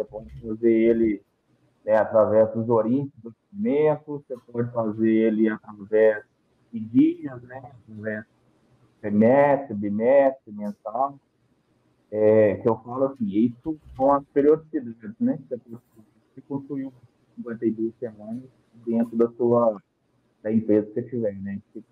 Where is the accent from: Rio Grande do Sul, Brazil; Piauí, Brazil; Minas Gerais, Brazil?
Minas Gerais, Brazil; Eu morei muito... minha cidade é próxima a Juiz de Fora, né? Minas Gerais, próximo ao Rio.